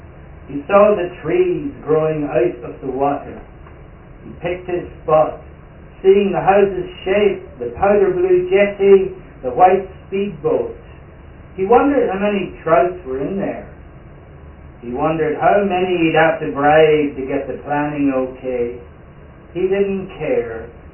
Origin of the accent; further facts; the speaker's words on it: Ulster, Ireland; I grew up right on the Atlantic Ocean in Donegal. So whenever I go back there, I go down to the beach.